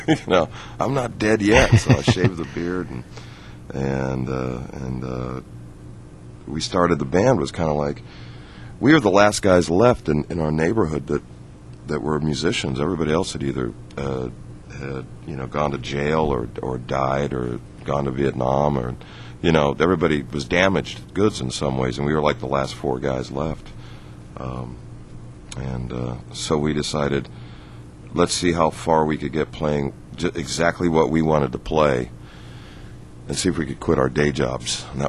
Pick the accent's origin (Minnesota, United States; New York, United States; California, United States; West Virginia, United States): California, United States; there were a lot of great guys out where we grew up in the Downey, Pico Rivera, Bellflower, Norwalk area that were great guitar players.